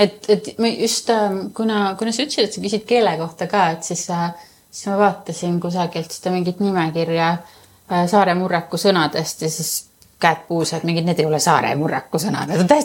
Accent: Noarootsi, Lääne County, Estonia; kui ma ise olen ka Noarotsist pärit, et siis mul ei ole seda mingit suure linna igatsust või nii.

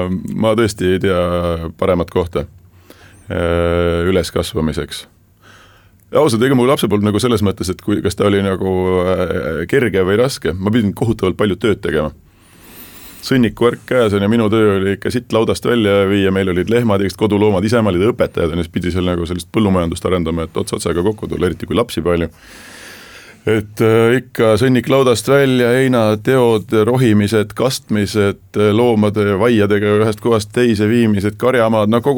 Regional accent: Saare County, Estonia; Ma olen väga uhke selle üle, et ma olen üles kasvanud Saaremaal ja tõesti ainuke, mida ma oma elus mäletan, on Saaremaalt.

